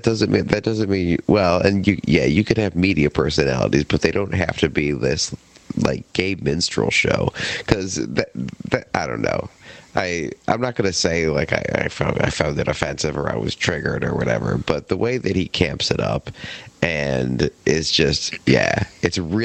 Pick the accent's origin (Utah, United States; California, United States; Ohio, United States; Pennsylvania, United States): Ohio, United States; Cleveland; born there; He was mayor of Cleveland when I was born in Cleveland.